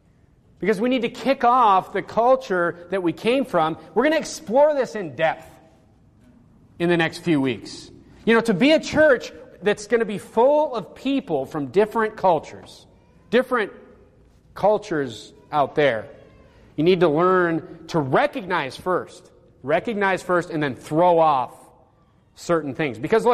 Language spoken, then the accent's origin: English; North Dakota, United States; I grew up in Nowhereville, North Dakota.